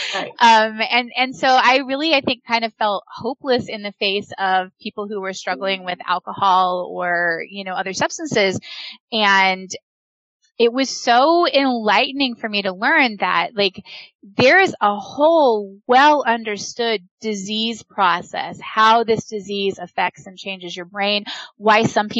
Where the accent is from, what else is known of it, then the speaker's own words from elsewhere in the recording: California, United States; So I am a local girl, finally come home. I was born here in Humboldt County. My family's been here for about three generations now.